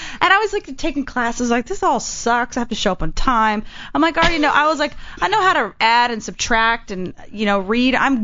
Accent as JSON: {"language": "English", "region": "Texas", "country": "United States", "tie": "born or raised there", "said": "I grew up in Texas"}